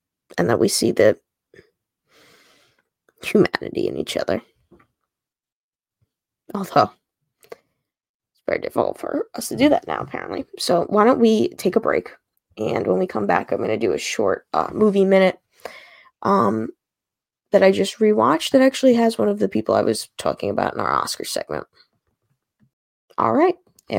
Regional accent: Long Island, New York, United States; because I'm from Long Island and Long Island is red

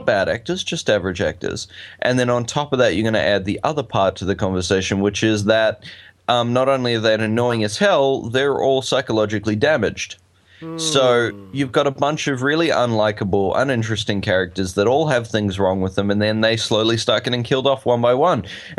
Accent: New Zealand; I'm a Kiwi.

